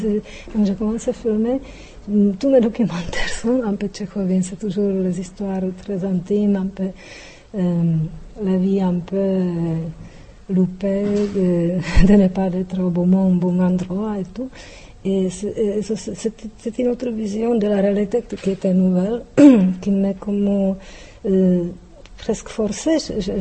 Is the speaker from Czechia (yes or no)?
yes; Czechia; French is a second language; now in Buenos Aires, Argentina